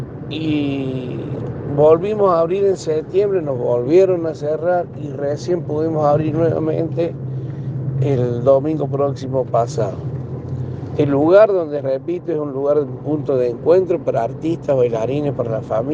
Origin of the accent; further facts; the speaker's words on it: Argentina; para que de esta manera sigamos teniendo viva nuestra identidad como pueblo argentino